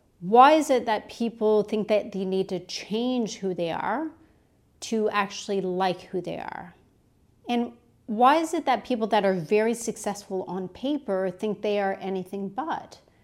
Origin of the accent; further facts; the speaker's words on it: Canada; now in Perth, Australia; I am Canadian originally. I live in Perth, Australia.